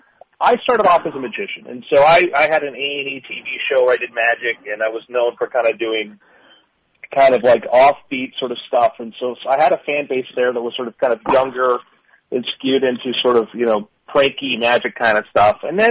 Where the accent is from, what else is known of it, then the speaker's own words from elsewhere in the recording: Florida, United States; Well, you know, I grew up in Florida